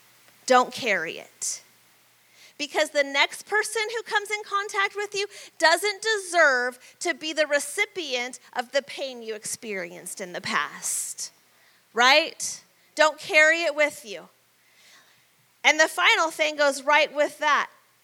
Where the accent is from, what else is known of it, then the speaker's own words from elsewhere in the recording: Medford, United States; back to Medford, where I grew up. Spoiler alert, if you've never been to Growth Track yet, this is my hometown, okay?